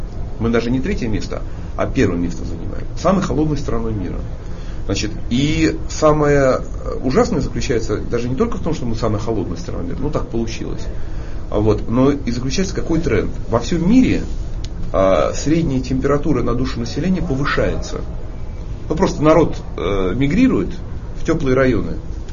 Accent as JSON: {"language": "Russian", "region": "Saint Petersburg", "country": "Russia", "said": "я тоже из Санкт-Петербурга."}